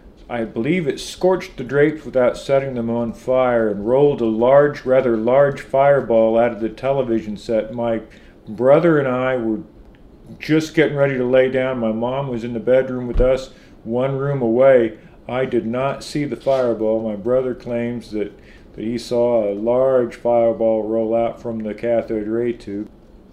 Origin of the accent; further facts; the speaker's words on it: Byron, Indiana, United States; We moved to a house near Byron, Indiana